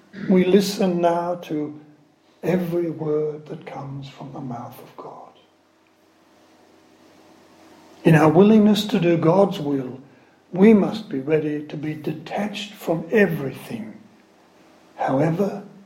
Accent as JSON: {"language": "English", "country": "Ireland", "said": "Here am I being very proud of being Irish, aren't I?"}